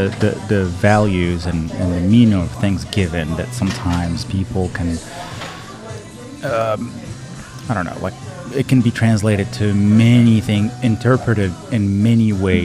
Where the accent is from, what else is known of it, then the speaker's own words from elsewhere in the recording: Morocco; now in United States; We didn't have it. I grew up in Morocco.